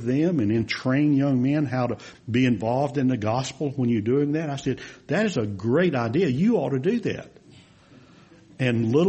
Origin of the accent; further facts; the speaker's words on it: Reidsville, North Carolina, United States; But I am from Reidsville, North Carolina. I grew up there on a tobacco farm, if you will, and had a good experience growing up as a kid, learning how to work.